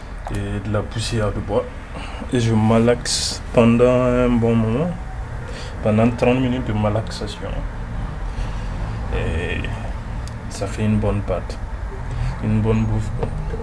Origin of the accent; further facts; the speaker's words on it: Ouagadougou, Centre, Burkina Faso; Même chez moi à Ouaga, il n'y a pas plusieurs points où je peux trouver.